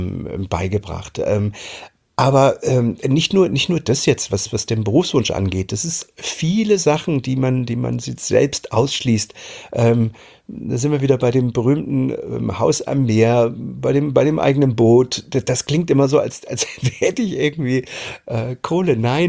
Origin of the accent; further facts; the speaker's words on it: Germany; Ich bin damals in der DDR groß geworden